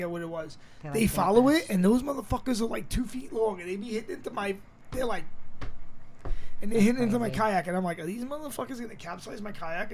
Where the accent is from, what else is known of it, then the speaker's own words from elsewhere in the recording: Brooklyn, New York, United States; I'm a little, I'm from Brooklyn.